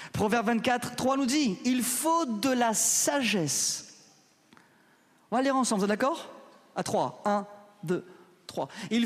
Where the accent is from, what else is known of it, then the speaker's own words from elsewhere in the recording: Réunion, France; je suis français, je me crois être intelligent.